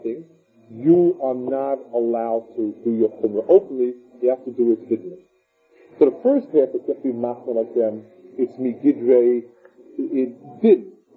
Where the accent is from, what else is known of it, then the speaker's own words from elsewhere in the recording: United States; I grew up in America